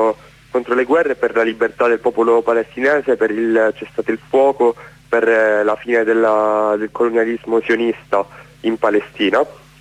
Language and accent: Italian; Catania, Sicily, Italy; anche io sono di Catania